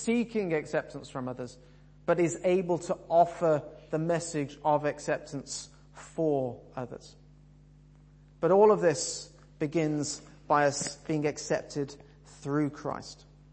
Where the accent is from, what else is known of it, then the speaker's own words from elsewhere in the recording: England, United Kingdom; When we first moved down to what we call the South, we're both from the Midlands, we were in York at the time